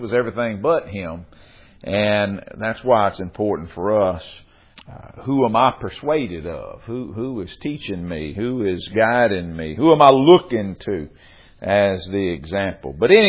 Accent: Louisiana, United States; and they said, man, you from Louisiana? I said, I done lost a lot of my accent. I don't talk like I used to. I can go back.

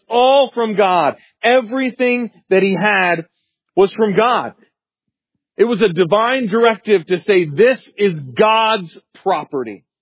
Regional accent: South Carolina, United States; We had them when I grew up in South Carolina.

